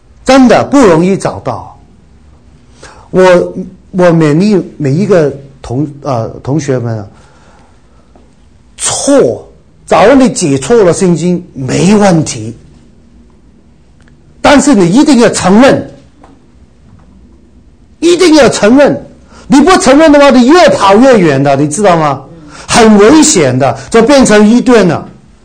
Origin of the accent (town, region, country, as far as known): China